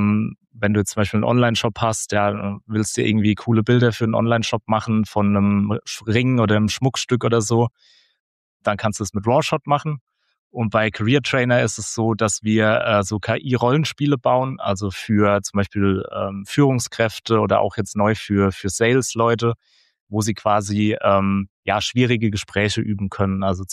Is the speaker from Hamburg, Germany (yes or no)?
no; Kaiserslautern, Rhineland-Palatinate, Germany; moved away as an adult; also born or lived in Augsburg; now in Austria; Vorher war ich in Augsburg die letzten 4, 5 Jahre und ursprünglich komme ich aus Kaiserslautern, also aus Rheinland-Pfalz und ich bin jetzt, ich werde jetzt dieses Jahr 34, genau, ja. Also 33 bin ich noch.